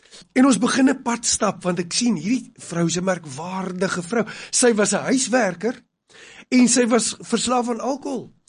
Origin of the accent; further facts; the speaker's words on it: Cape Town, Western Cape, South Africa; toe sy uitvind ek kom uit Kaapstad